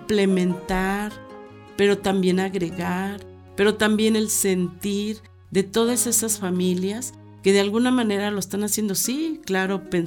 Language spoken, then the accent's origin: Spanish; Guerrero, Mexico; Yo soy de Guerrero, pero no soy indígena.